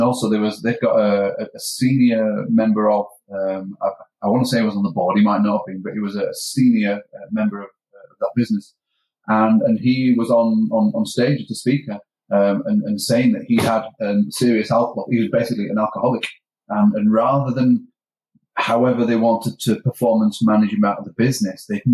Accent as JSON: {"language": "English", "region": "Yorkshire and the Humber", "country": "United Kingdom", "said": "I'm a Yorkshireman. I'm tight."}